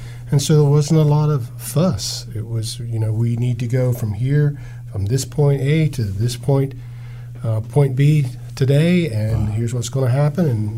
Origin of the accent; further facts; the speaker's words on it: Lancaster, Pennsylvania, United States; I grew up in Lancaster, Pennsylvania, of course, so we had horses. You know, my parents were Amish when I was young, so horses, buggies, cows, that was our way of life.